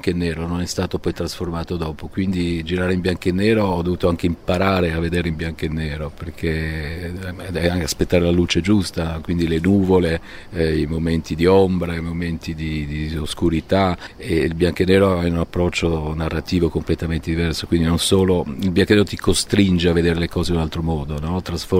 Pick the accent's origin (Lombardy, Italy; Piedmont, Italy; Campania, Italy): Campania, Italy; Pompei; io sono cresciuto lì a Pompei